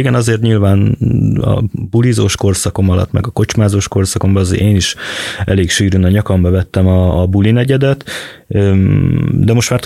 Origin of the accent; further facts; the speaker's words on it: Budapest, Hungary; Világéletemben Budapesten voltam. A külvárosban nőttem föl, és 20-as éveim után költöztem csak be a belvárosba, de egy kis kitérőt leszámítva folyamatosan Budapesten éltem.